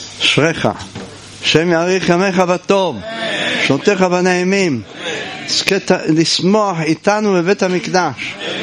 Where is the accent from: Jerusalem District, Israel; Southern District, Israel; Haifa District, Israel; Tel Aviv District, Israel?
Jerusalem District, Israel; Jerusalem; אני לא זכיתי עדיין לקרוא, אני ירושלמי